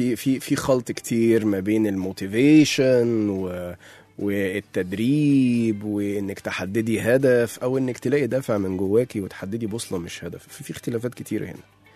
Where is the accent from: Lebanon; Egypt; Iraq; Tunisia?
Egypt; moved away as an adult; تشاء الظروف ان انا انتقل من مصر واروح كندا